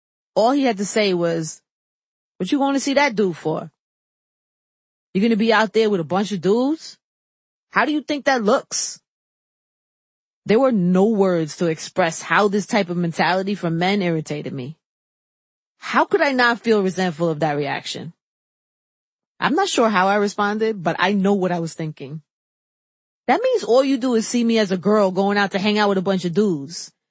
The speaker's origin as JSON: {"language": "English", "town": "New York City", "region": "New York", "country": "United States", "said": "As a New Yorker, I couldn't help but feel a little salty watching … throw up West Side W's with his fingers in an aggressive, big-budget, national way."}